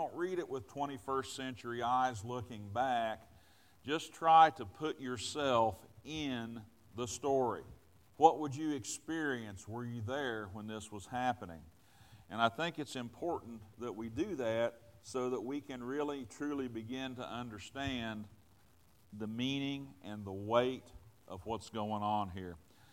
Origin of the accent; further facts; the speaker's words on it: Virginia, United States; born there; I was born in Virginia.